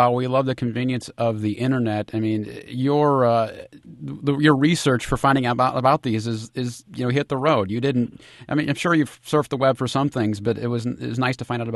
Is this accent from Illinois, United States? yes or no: yes; Wilmington, Illinois, United States; the Gemini Giant outside the launching pad in Wilmington, Illinois. I mean, that's very close to where I'm from.